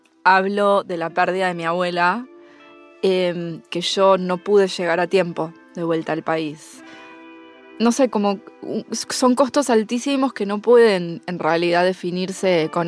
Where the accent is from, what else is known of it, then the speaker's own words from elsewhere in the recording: Argentina; moved away; a causa de que el país, la Argentina, tuvo un colapso casi total, económico, político, social.